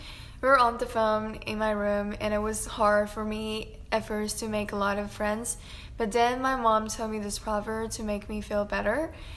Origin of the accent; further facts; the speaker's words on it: Shanghai, China; now in United States; I am an international student from China, so long decided, but considering majoring in economics. I was born and raised in Shanghai.